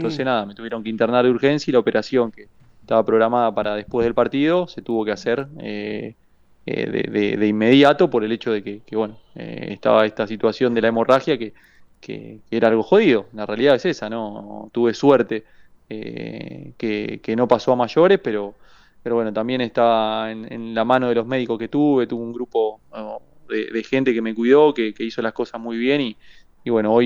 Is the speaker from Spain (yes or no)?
no; Barracas, Buenos Aires Province, Argentina; Nosotros somos de Barracas, ¿viste?